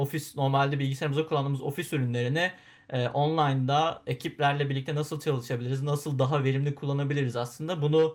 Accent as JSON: {"language": "Turkish", "region": "Bursa", "country": "Turkey", "lives_now": "Istanbul, Turkey", "said": "Marmara Üniversitesi'nde ekonomi okuyorum. Bursalıyım."}